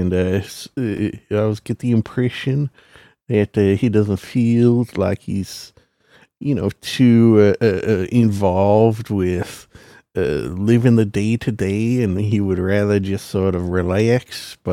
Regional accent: Canada; especially as a Canadian

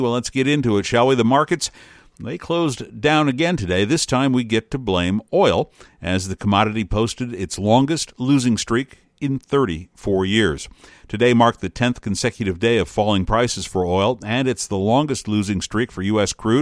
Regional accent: Detroit, Michigan, United States; as a kid growing up in Detroit and having a father that worked for Ford

